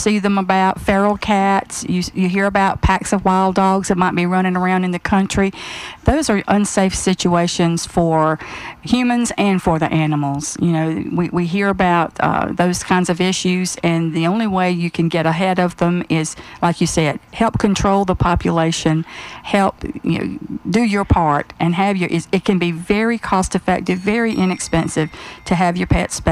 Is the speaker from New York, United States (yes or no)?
no; Roxborough, Pennsylvania, United States; I am humbled and honored to have the opportunity to serve my hometown. I was born in Roxborough.